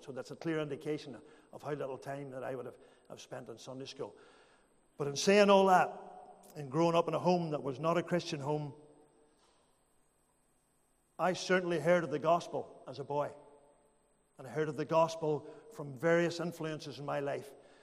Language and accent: English; Northern Ireland, United Kingdom; I am originally from Macarthur, County Londonderry. A lot of you folks will be familiar with that part of the country. Grew up in a home in Macarthur with six children.